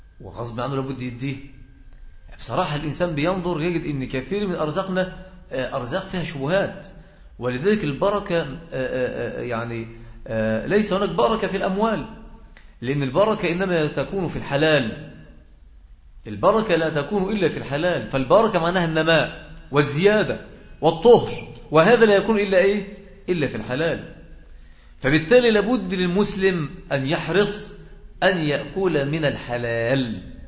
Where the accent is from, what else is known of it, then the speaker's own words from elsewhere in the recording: Egypt; وأعلى نسبة بتسجل في وفيات الأورام موجودة عندنا في مصر